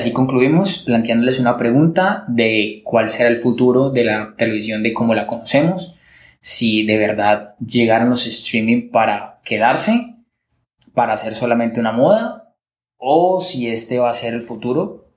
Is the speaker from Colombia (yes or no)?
yes; Colombia; aquí somos colombianos.